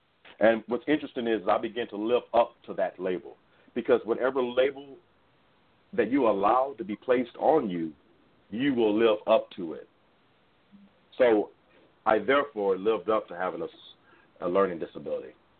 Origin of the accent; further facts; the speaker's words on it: Houston, Texas, United States; Absolutely. I grew up in Houston, Texas. 1980 is the year that I was born. I grew up in a broken home.